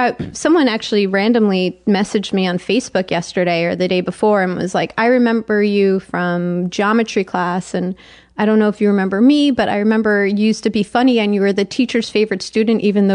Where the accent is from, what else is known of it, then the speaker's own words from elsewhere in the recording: Tenafly, New Jersey, United States; I guess three, that I'm Egyptian, I'm Jewish, and I'm from Tenafly.